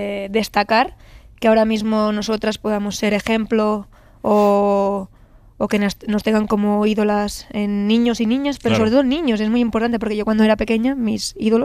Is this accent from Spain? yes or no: yes; Rivas-Vaciamadrid, Community of Madrid, Spain; Y si vienen a Rivas, mi pueblo, pues que puedan ver un poco mi carrera desde los inicios, ¿no?